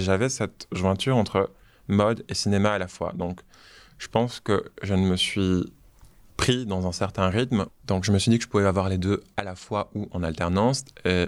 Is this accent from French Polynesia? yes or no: yes; Tahiti, French Polynesia; Alors, comme je le disais, j'ai grandi à Tahiti.